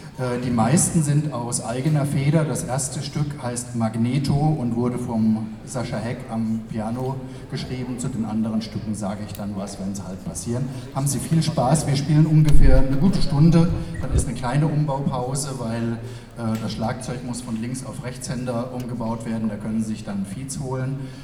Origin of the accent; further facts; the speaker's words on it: Saarburg, Rhineland-Palatinate, Germany; also ich bin aus Saarburg, man sieht den lokalen Bezug